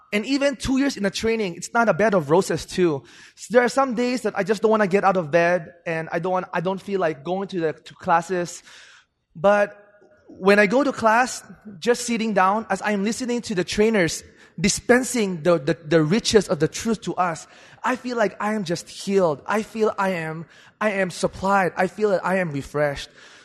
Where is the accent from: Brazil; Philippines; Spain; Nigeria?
Philippines; English is a second language; now in United States; Hi, trainees. … I came from the Philippines, and I'm now an international student in the FTTA